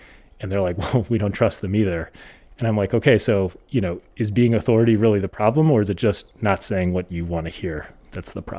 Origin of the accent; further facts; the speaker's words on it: South Dakota, United States; also born or lived in Minnesota; I grew up in kind of all over the Midwest, but mostly rural South Dakota and rural Minnesota.